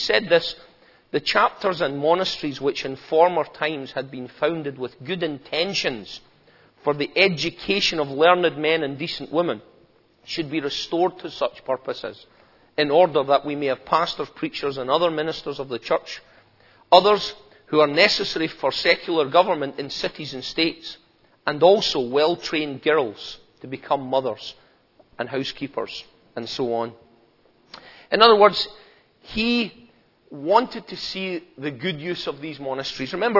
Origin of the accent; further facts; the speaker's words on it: Scotland, United Kingdom; Which I have no problem with as a Scotsman.